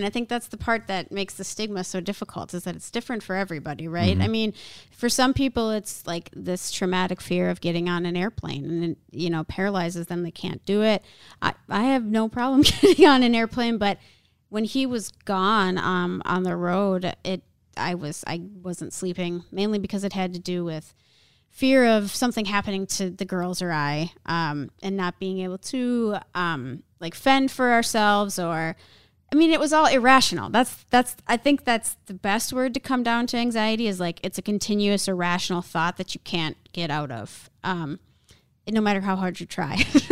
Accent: Minnesota, United States; I mean, like obviously we're both from Minnesota

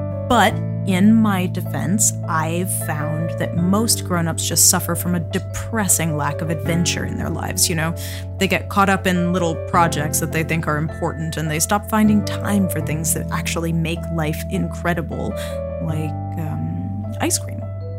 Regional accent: Michigan, United States; moved away as an adult; now in Vancouver, Canada; I'm from Michigan originally, but now I live in this awesome, magical city called Vancouver.

